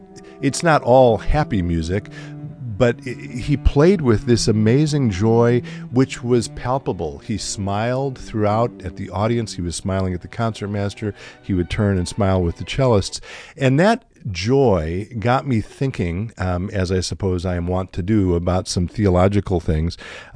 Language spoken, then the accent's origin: English; Chicago, Illinois, United States; And I grew up in Chicago. I went to Orchestra Hall many times growing up.